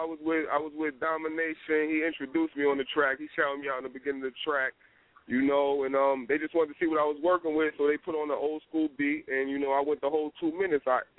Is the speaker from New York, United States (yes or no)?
yes; Brooklyn, New York, United States; But shout out to my hometown, Brooklyn.